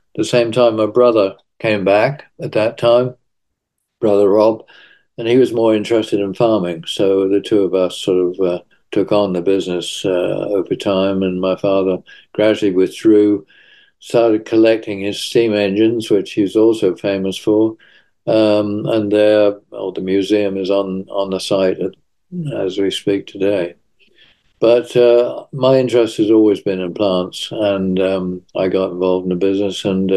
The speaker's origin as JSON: {"language": "English", "town": "Bressingham", "region": "East of England", "country": "United Kingdom", "tie": "born or raised there", "also_born_or_lived": "Oakington", "said": "But I was born in Oakington near Cambridge, and we moved to Bressingham in 1946 as a family. My father wanted to develop the farm. He moved the nursery from Oakington here, and so we put down our so-called roots, I guess."}